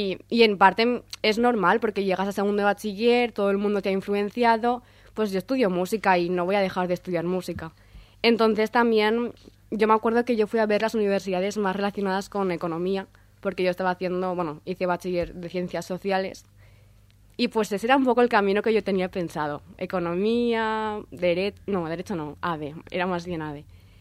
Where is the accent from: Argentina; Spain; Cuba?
Spain; Valencia, Valencian Community; soy de Valencia, no de Mislata.